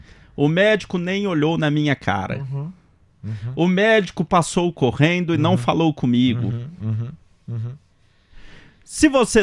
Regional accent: Mato Grosso, Brazil; Eu sou mato-grossense, né? Quase, praticamente.

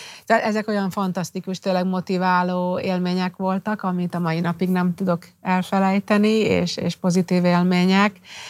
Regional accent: Budapest, Hungary; az a környezet végül is, amiben én felnőttem itt Budapesten

